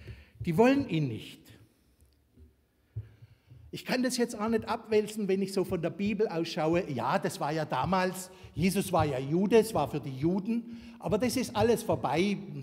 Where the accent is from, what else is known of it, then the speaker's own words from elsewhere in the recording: Baden-Württemberg, Germany; ich komme aus dem Kraichgau, so aus dem baden-schwäbischen Land.